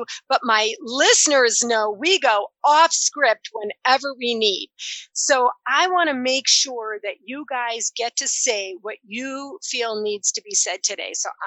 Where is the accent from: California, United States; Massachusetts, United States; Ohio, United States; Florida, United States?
Massachusetts, United States; Newton; I grew up in Newton Center, Massachusetts. So my first 10 years.